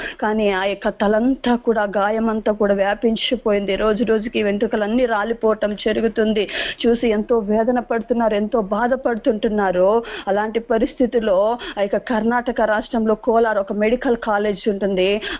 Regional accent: Andhra Pradesh, India; నాది చిత్తూరు జిల్లా.

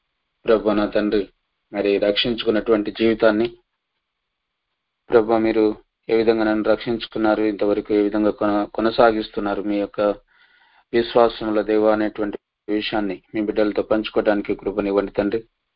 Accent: Vempenta, Andhra Pradesh, India; నంద్యాల జిల్లాలో మరి పాములపాడు మండలము అనేటువంటి మండలం దగ్గర వేంపెంట గ్రామం మా స్వస్థలం.

